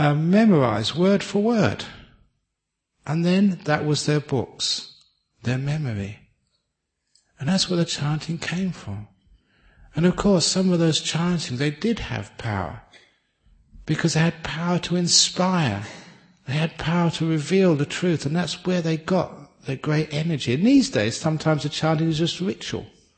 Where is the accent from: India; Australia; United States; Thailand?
Thailand; one of my fellow monks, I grew up with him in Thailand, he told me this story.